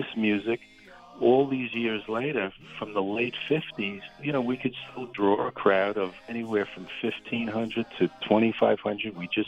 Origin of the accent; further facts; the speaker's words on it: Brooklyn, New York, United States; about growing up in Brooklyn, and then the echo was in the subway.